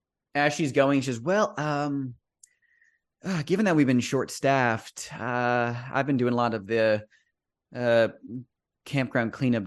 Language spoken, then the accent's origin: English; Vermont, United States; Oh well, my family's we're from Vermont